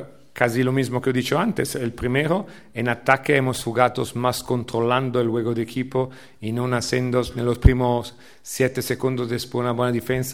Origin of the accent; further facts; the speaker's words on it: Italy; o italiano, porque soy italiano, pero no me siento italiano.